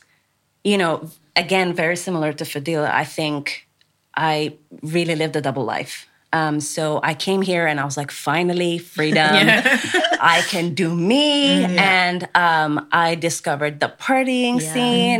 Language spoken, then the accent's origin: English; Abu Dhabi, United Arab Emirates; I was born and raised in the Emirates, so I was there, grew up, I'm number five out of five siblings, both mom and dad. And I grew up in Abu Dhabi, which was like the perfect place to have a childhood. Like, it was warm, it was an island